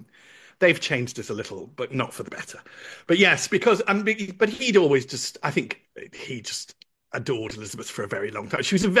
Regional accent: West Midlands, United Kingdom; And I'm a boy from Worcestershire.

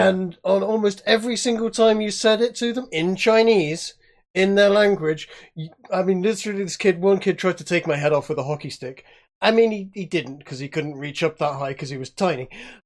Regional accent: England, United Kingdom; as an English person, I've enjoyed for most of my life taking the piss a little bit

